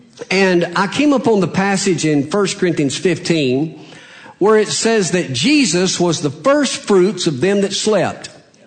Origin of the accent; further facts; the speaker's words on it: Alabama, United States; I'm from Alabama, born, bred, and raised